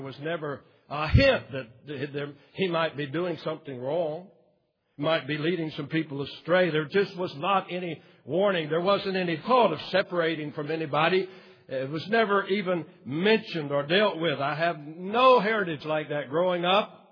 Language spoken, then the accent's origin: English; Lakeland, Florida, United States; And I said, "Well, I'm probably going to Lakeland. That's my hometown.